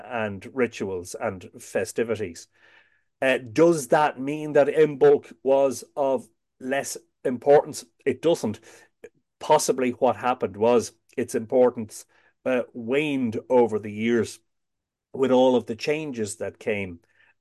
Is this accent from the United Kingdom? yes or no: no; Ireland; So we resisted, we being the Irish, we resisted writing things.